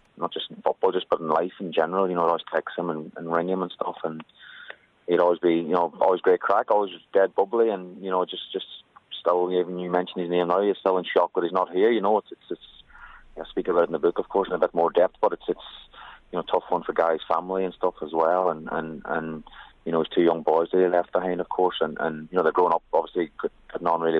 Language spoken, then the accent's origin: English; Ireland; growing up in Ireland